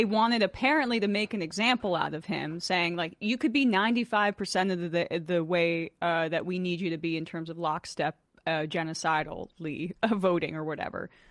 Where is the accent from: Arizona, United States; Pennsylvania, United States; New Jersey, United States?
New Jersey, United States; This is my hometown district, so I'm quite proud of this result here. It's a heavy homeowner population, one of the wealthier districts in the country. It's a northern New Jersey suburb of New York City.